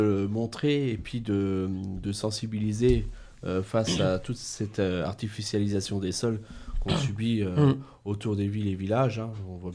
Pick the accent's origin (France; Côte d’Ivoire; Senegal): France; Gondrexange, Grand Est; Alors que j'allais toujours me baigner quand j'étais gamin à Gondrexange.